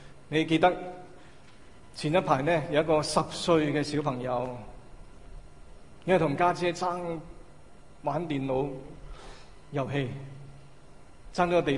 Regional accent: China; 所以我们中国人经常说呢

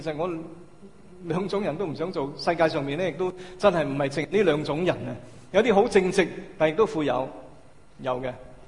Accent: China; 所以我们中国人经常说呢

